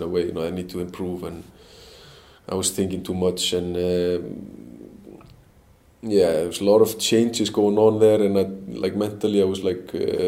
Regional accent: Selfoss, Southern Region, Iceland; English is a second language; even though if Malmö are playing against my like Selfoss, my hometown club

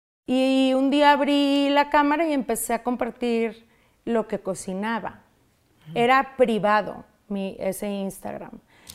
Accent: Monterrey, Nuevo León, Mexico; moved away as an adult; also born or lived in Reynosa; now in Dallas, United States; yo viví, bueno, nací en Reynosa, pero desde muy chica me fui a Monterrey a estudiar. Me caso en Monterrey con alguien que es de Chihuahua, no es de Monterrey. Ajá. Y me quedo a vivir ahí, a formar nuestra familia ahí.

